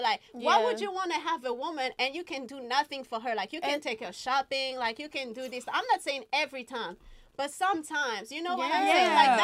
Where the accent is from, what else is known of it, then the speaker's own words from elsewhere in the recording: Detroit, Michigan, United States; I'm from Detroit.